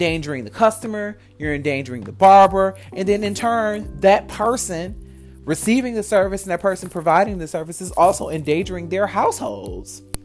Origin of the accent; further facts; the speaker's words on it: Michigan, United States; And the same thing is kind of going on in my home state of Michigan.